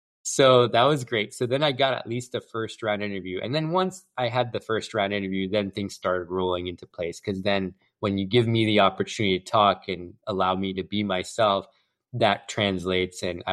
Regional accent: San Diego, California, United States; I was born and raised in San Diego, and I grew up in Rancho Bernard, went to Rancho Bernard High School, went to UCSD

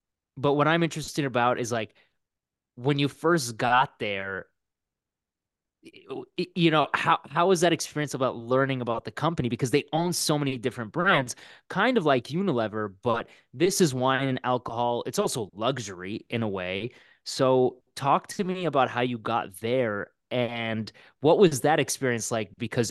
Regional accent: Canada; We're Canadian. We don't French.

